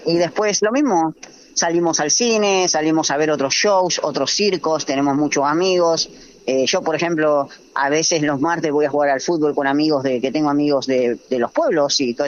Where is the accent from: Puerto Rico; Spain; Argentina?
Argentina; tenemos ahí 2 colombianos, somos argentinos y somos varios, somos unos 6, 7